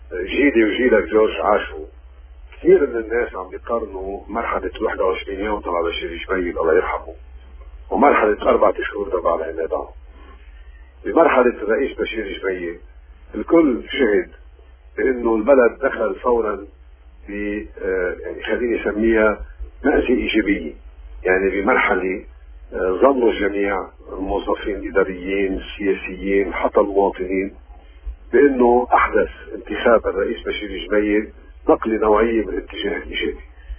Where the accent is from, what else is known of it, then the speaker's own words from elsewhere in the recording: Lebanon; حتى هذه اللحظة لم نلمس كلبنانيين أي تقدم لأي اتجاه.